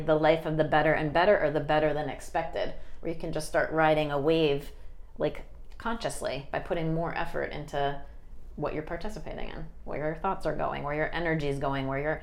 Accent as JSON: {"language": "English", "region": "New Jersey", "country": "United States", "lives_now": "Malibu, United States", "said": "I'm from New Jersey."}